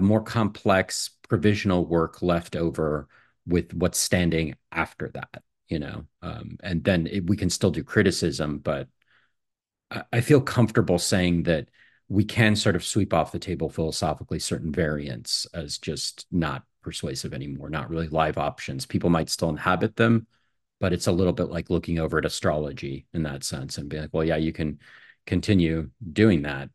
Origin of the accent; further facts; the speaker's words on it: United States; So, I am an American. I'm working in the United States.